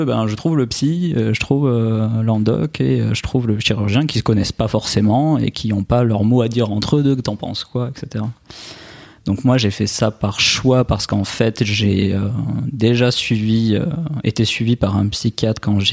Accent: Albi, Occitanie, France; now in Nice, France; moi je suis originaire d'Albi à la base, à côté de Toulouse, mais en ce moment j'habite à Nice.

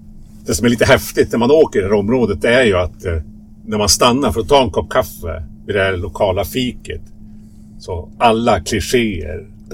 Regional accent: Sweden; när de hör att vi är från Sverige

